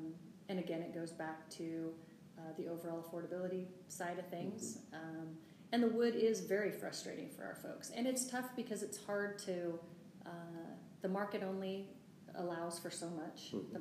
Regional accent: Oregon, United States; And I grew up in Eastern Oregon. I mean, I'm from a ranching and farming community and family

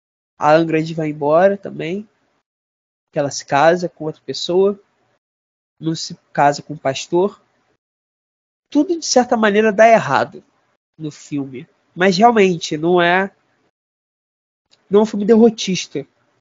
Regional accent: Rio de Janeiro, Brazil; Eu voltei recentemente a morar na Tijuca, que é o bairro onde eu nasci e fui criado. Nasci não exatamente, mas fui criado desde quando eu era muito pequeno.

